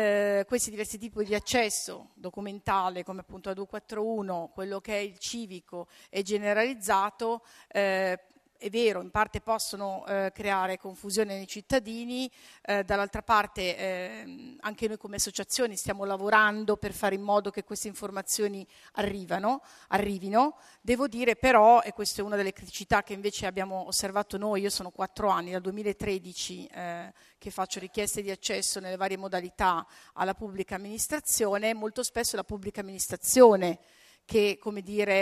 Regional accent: Brescia, Lombardy, Italy; Io tutt'oggi devo dire che vengo da Brescia

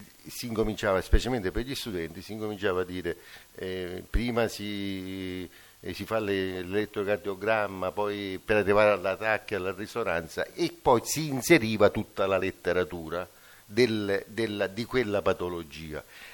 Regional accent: Ragusa, Sicily, Italy; Noi nel profondo sud, io vengo da Ragusa per chi lo sa, tutti lo sanno, sta sotto Tunisi.

